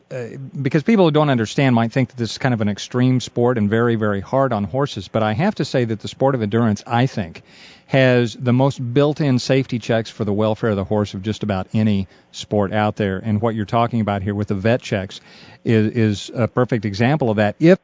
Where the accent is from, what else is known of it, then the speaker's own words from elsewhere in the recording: Wichita, Kansas, United States; And I said, well, I grew up in Wichita, Kansas.